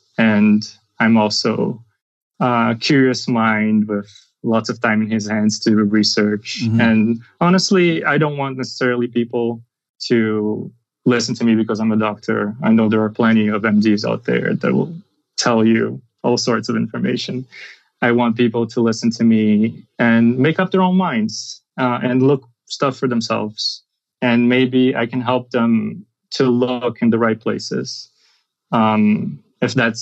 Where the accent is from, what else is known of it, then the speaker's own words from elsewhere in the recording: Brazil; I'm from Brazil.